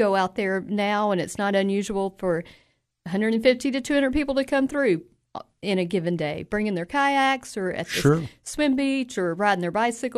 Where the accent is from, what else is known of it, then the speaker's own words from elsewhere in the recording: Spring Hill, Tennessee, United States; also born or lived in Nashville; now in Cookeville, United States; So I was born in Nashville, and about 5 years old, we moved to Spring Hill, and that was before Spring Hill was what it is now.